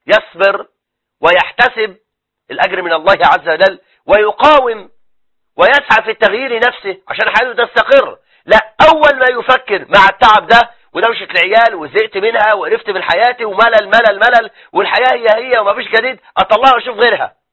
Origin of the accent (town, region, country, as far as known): Egypt